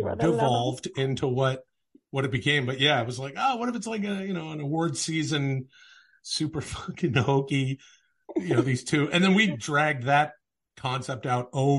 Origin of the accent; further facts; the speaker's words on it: Vancouver, British Columbia, Canada; just outside of Vancouver, Canada, the burbs.